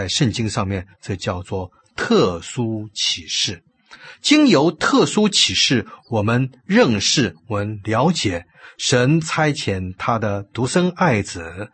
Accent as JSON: {"language": "Chinese", "country": "China", "said": "所以从国内来的我们中国人，有些很多朋友呢，常常会问这样子一个问题"}